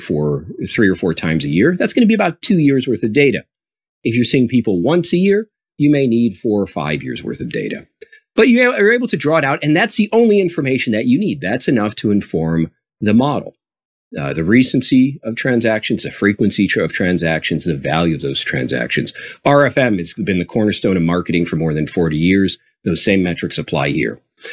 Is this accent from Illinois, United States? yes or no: yes; Chicago, Illinois, United States; now in San Jose, United States; You're the only carrier that flies from San Jose, California to my hometown of Chicago, Illinois.